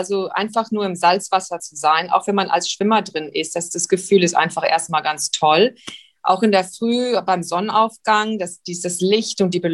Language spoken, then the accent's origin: German; South Africa; Ich bin in Südafrika aufgewachsen, bin ja dort auf die deutsche Schule gegangen